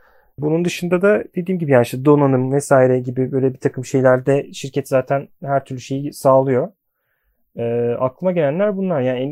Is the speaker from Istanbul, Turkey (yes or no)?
yes; Istanbul, Turkey; ben doğma büyüme İstanbulluyum. Hayatımın çok büyük bölümü İstanbul'un hemen hemen her yerinde geçti diyebilirim.